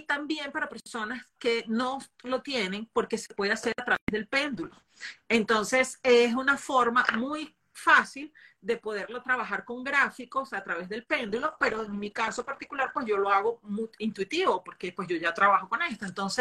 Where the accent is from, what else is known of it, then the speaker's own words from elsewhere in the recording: Venezuela; moved away; also born or lived in Brazil; Yo soy venezolana, que en mi caso, pues, ir a Miami y salir era muy común